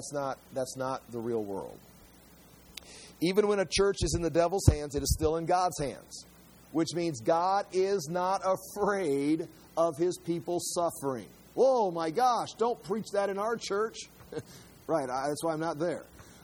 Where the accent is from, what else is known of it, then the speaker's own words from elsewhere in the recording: Germany; now in United States; We come from Germany. I came from Germany.